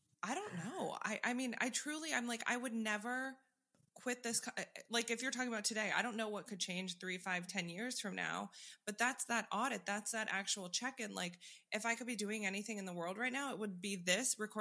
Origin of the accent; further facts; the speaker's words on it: New York, United States; now in Florida, United States; I grew up in New York and now live in Florida, and all they want to do is go to New York.